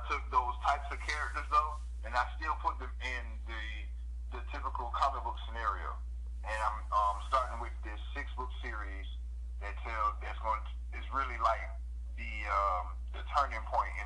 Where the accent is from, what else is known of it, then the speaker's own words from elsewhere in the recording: Decatur, United States; also born or lived in New Jersey; So I'm going to keep it real. I was raised in Decatur, but I was born in New Jersey. But I don't know shit about New Jersey.